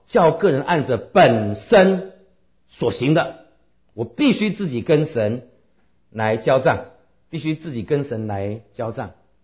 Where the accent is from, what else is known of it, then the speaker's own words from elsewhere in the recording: Taiwan; now in United States; 我从台湾来，我们台湾常常有地震，来到美国家之后也常常有地震啊。